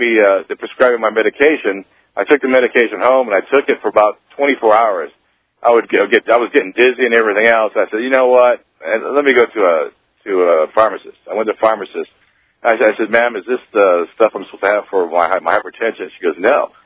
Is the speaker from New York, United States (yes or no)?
no; Hawaii, United States; Be advised, I'm originally from Hawaii, and I went to Hawaii.